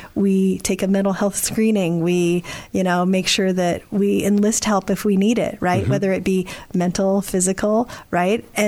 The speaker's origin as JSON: {"language": "English", "region": "Wyoming", "country": "United States", "said": "I hail from Wyoming, and it's one of the only states that doesn't have an MHA."}